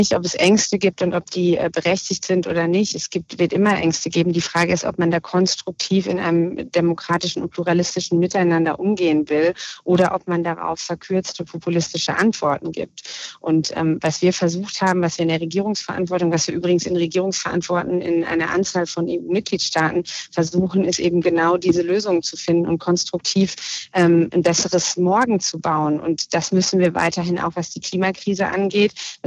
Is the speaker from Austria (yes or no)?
no; North Rhine-Westphalia, Germany; Aber ich komme aus dem Ruhrgebiet